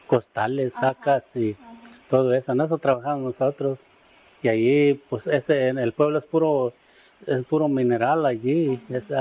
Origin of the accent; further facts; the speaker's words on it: Concepción del Oro, Zacatecas, Mexico; Soy de, pues ahí en la Laborcería, Zacatecas. Mi pueblo se llama Concepción del Oro